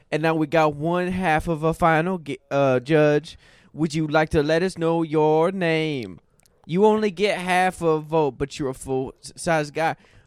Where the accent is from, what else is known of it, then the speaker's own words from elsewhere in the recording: Little Rock, Arkansas, United States; I'm from Little Rock, Arkansas.